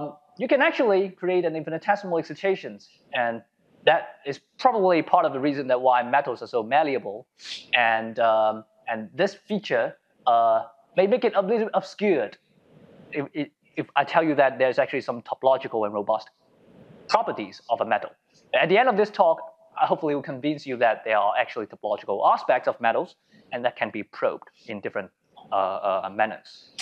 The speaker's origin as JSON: {"language": "English", "country": "Hong Kong", "second_language": "English", "lives_now": "United States", "said": "I'm from Hong Kong. I did my undergraduate at HKUST from the same place as Chong. And then I move on to Penn and do my graduate study."}